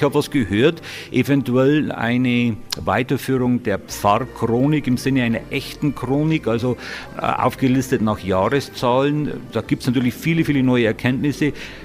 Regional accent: Mehlmeisel, Bavaria, Germany; Und ich bin auch so aufgewachsen, dass meine Heimat Mehlmeißel was ist, das nicht selbstverständlich ist.

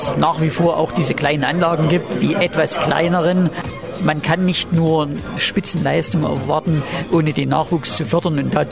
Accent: Oberwiesenthal, Saxony, Germany; Und die Region ist ja auch touristisch stark vergleichbar mit meinem Heimatort Oberwiesenthal.

